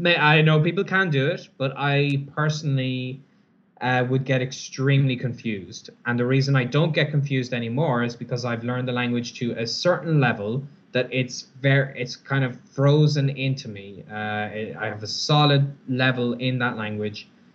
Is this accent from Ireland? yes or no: yes; Cavan, Ulster, Ireland; But when I am back in my hometown in Cavan, Ireland, I do finally get access to my public library, and even my small town library has some really great language learning resources.